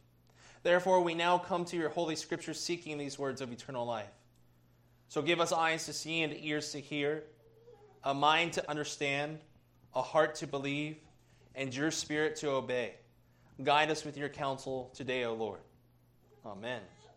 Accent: Ohio, United States; But I am from Ohio, so we loved LeBron James because finally Cleveland was a good basketball team.

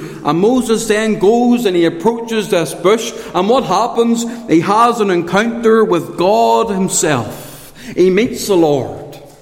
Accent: Portadown, United Kingdom; when I grew up in Port of Ogie, I had an even more wonderful privilege because my house was right next to the bonfire.

